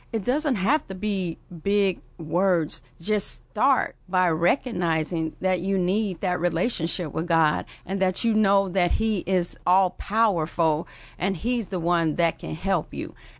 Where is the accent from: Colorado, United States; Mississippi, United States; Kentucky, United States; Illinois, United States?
Illinois, United States; Chicago; I was born and raised in Chicago, and I came up in a Christian home.